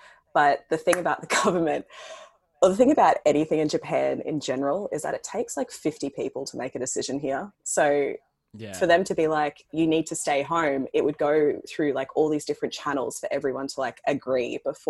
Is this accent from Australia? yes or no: yes; Australia; moved away; because obviously being Australian, I've been like set in my ways for like 25 years.